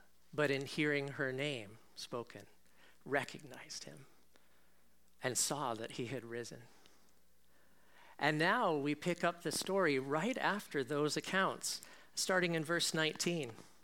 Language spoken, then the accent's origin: English; California, United States; I grew up in California. I moved here to go to Regent originally, and I fell in love with Marine View and with this city. But I grew up in California as a Presbyterian